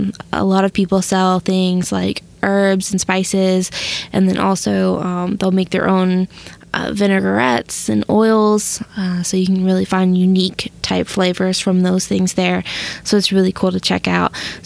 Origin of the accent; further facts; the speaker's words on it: Georgia, United States; Growing up in Georgia, it was something that, you know, was always a treat for us coming to Pennsylvania